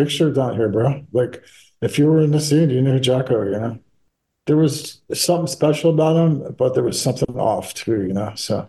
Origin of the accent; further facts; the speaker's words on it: Miami, Florida, United States; also born or lived in Oakland, United States; I was born in North Miami General Hospital. So I'm a native.